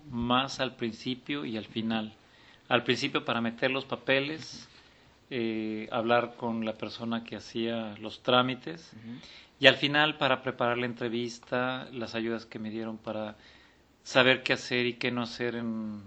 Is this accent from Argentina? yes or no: no; Mexico; En las cosas que me protege la ley, soy mexicano, pero en las cosas que me obliga la ley, también debo ser mexicano.